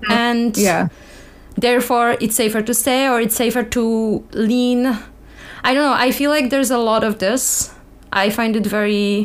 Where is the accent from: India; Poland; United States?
Poland; English is a second language; I would say I come from Poland.